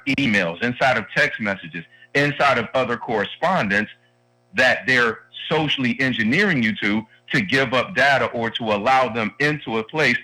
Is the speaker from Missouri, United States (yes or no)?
no; Detroit, Michigan, United States; but I'm from Detroit originally, and Big Boy there is called Elias Brothers